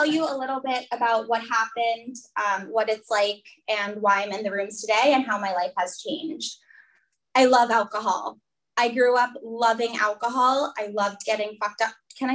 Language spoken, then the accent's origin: English; Rockville, Maryland, United States; So in high school, I grew up in Rockville, Maryland. I don't know if you guys know it probably.